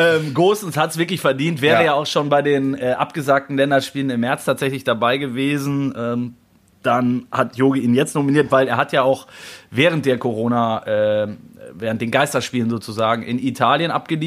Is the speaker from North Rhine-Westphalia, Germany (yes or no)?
yes; North Rhine-Westphalia, Germany; Der kommt aus meiner Heimat.